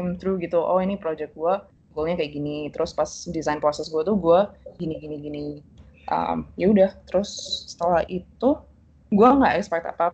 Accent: Surabaya, East Java, Indonesia; moved away as an adult; now in Mountain View, United States; Aku asalnya dari Surabaya. Terus, apa lagi ya? SMA gue di Surabaya International School. Terus kuliah aku pergi ke US.

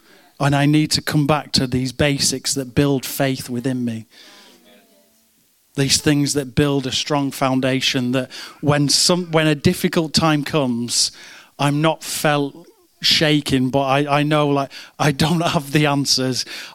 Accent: Manchester, North West England, United Kingdom; I grew up in Manchester. Flock. We have buildings and factories.

